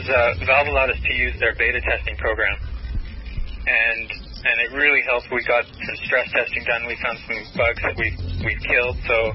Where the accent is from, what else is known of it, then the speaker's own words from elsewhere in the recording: Vancouver, British Columbia, Canada; I mean, I'm from Vancouver.